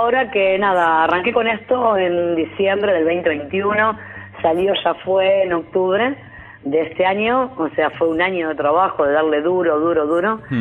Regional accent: Santa Teresita, Buenos Aires Province, Argentina; un bar de Santa Teresita, yo soy de Santa

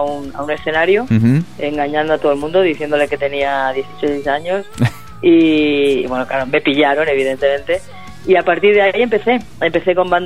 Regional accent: Madrid, Community of Madrid, Spain; now in Galicia, Spain; Pues mira, yo soy de Madrid, pero ahora vivo en Galicia.

